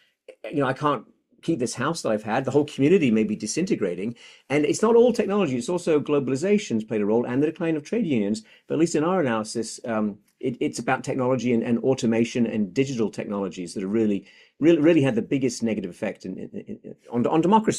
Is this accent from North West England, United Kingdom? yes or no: no; Sheffield, Yorkshire and the Humber, United Kingdom; I'm from Sheffield